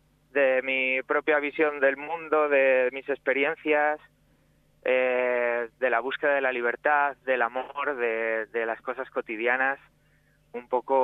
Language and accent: Spanish; Salamanca, Castile and León, Spain; now in Madrid, Spain; Pues yo soy de Salamanca